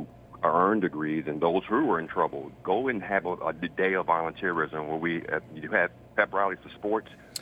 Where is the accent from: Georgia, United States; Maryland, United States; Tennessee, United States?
Maryland, United States; I'm 54 years old. I grew up in Montgomery County, went to Kennedy High School